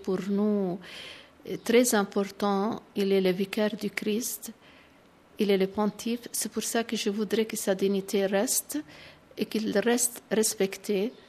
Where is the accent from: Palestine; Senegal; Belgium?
Palestine; Bethlehem, West Bank; born there; French is a second language; also born or lived in Italy; now in Jerusalem; je suis née à Bethléem et maintenant je suis à Jérusalem depuis 14 ans. Mais quand même, j'étais à l'étranger selon les besoins de la congrégation. J'étais en Italie pour 12 ans.